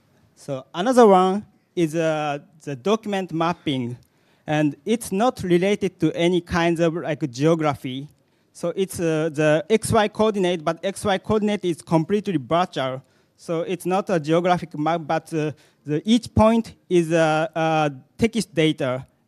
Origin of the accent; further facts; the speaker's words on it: Japan; English is a second language; and I'm from Japan.